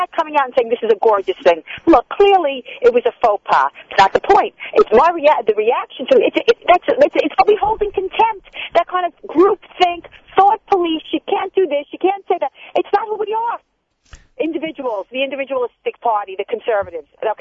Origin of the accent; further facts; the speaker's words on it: New York, United States; I mean, I am a New Yorker. I am concerned.